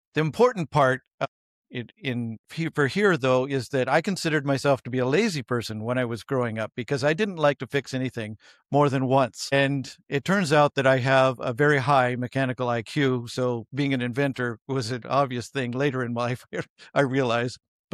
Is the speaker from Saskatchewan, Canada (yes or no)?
no; British Columbia, Canada; also born or lived in Montana, United States; I was born in Montana and my father always wanted to be a cowboy. So he bought a ranch, actually five ranches in British Columbia while I was quite young, like in early grade school.